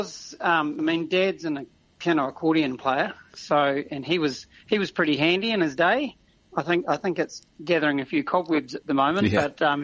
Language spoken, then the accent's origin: English; Tauranga, Bay of Plenty, New Zealand; I grew up in Tauranga, and my parents … they gave me piano lessons